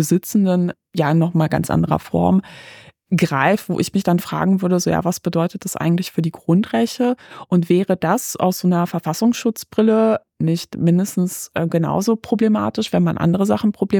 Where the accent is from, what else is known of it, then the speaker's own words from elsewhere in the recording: Berlin, Germany; Als Berlinerin interessiere ich mich ja massiv für diese Initiative